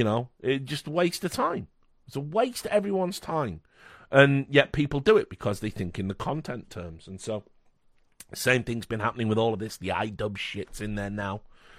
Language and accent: English; United Kingdom; How are your feelings about being British? I don't have any feelings about being British.